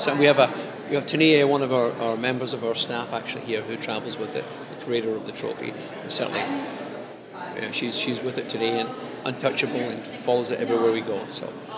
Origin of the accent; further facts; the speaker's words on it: Canada; winning it and as a Canadian was more important than anything